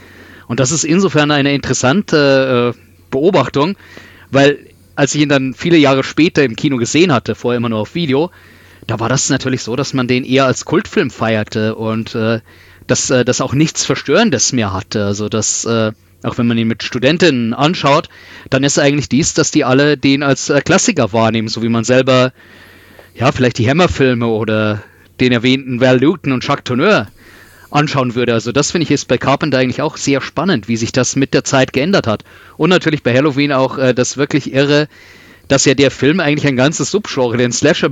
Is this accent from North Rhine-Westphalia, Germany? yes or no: no; Regensburg, Bavaria, Germany; ich bin in Regensburg aufgewachsen und die Stadt hat eine relativ hohe Nebeldichte